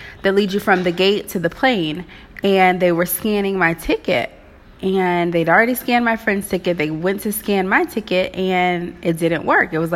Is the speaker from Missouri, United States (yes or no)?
yes; Waynesville, Missouri, United States; I was like going to road trip back to my hometown, Waynesville, Missouri.